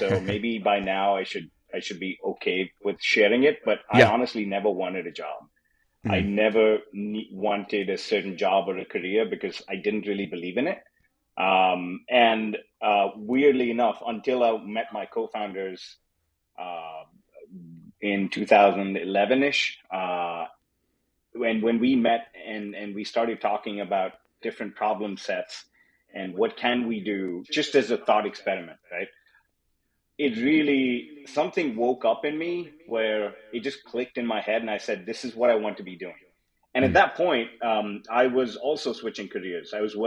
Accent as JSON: {"language": "English", "country": "India", "tie": "born or raised there", "said": "I was born in a small farming town in India. That's where I did most of my growing up. I was educated there in Bangalore. I was born on a farm"}